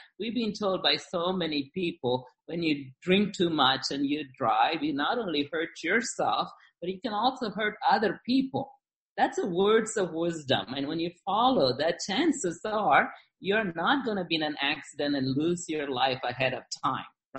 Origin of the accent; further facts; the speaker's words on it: India; Now, I grew up in India and I know something about mango branches.